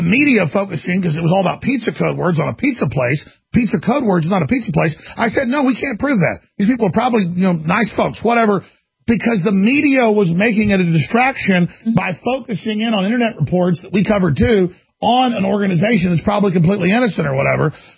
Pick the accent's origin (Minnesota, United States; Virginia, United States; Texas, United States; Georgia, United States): Texas, United States; But fundamentally, as a human and as a Texan, as an American, people try to push me around.